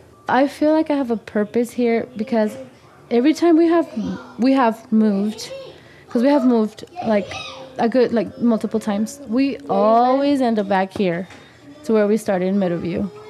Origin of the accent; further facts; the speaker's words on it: Durango, Mexico; Yeah, I'm from Durango, Mexico. It's like, it's a really nice place, actually. I love it.